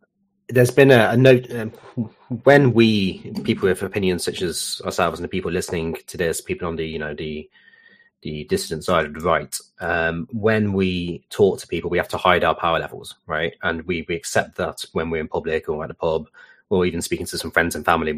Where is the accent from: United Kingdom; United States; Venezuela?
United Kingdom; But yeah, I'm a Brit.